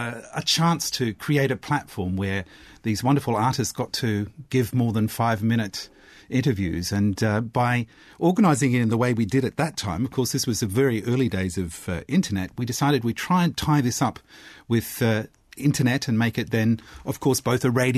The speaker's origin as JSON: {"language": "English", "country": "Australia", "said": "Dame Joan … I'm Australian and I'm supposed to interview."}